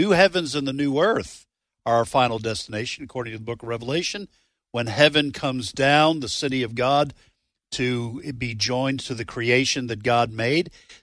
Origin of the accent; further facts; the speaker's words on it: New England, United States; We were raised in New England. We mispronounce all kinds of stuff.